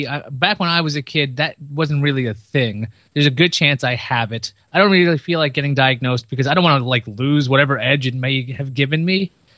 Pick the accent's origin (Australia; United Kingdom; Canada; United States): United States; Queens, New York; I'm a guy from Queens.